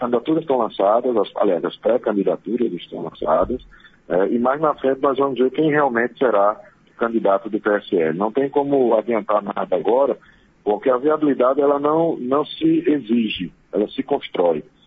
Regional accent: Belém do São Francisco, Pernambuco, Brazil; Eu, como sertanejo, né, sou de Belém, São Francisco

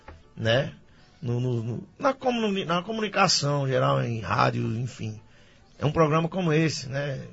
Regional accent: Carnaíba, Pernambuco, Brazil; Mandar um alô especial pra Carnaíba, minha terra maravilhosa. Valeu, galera do bairro Carnaíba Velha, meu bairro, né?

